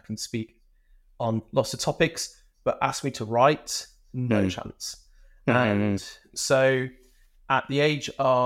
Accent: United Kingdom; now in Netherlands; I'm British, but I live in the Netherlands. I'm just a little bit outside of Amsterdam.

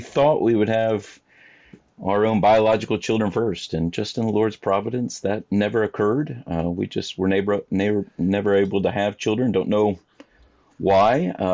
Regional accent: Springfield, Illinois, United States; Grew up in Springfield, Illinois.

